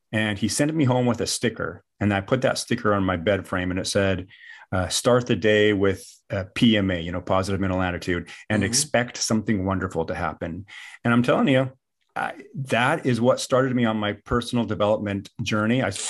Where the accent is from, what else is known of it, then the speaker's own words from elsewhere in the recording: Washington, United States; now in Chelan, United States; I grew up in Washington State and, had an opportunity to move out to this glorious place called Chelan, Lake Chelan.